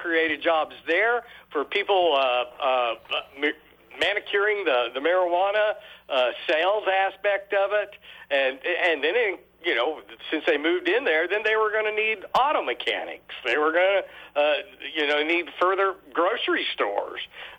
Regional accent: Colorado, United States; moved away; also born or lived in Texas / Florida; I'm actually from Colorado, and then moved to Texas. And then I was with another company, and we went to Florida.

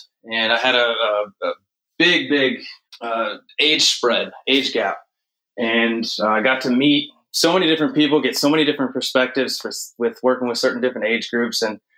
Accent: Chicago, Illinois, United States; but in terms of my background, man, I grew up in the Chicagoland area.

